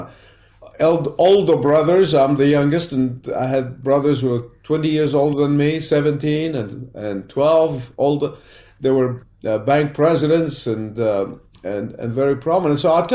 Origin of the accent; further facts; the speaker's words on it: Egypt; Well, you know, I grew up in Egypt in the Coptic community, but my family were third generation Protestant evangelicals. And so I grew up in an evangelical home, Bible-believing home.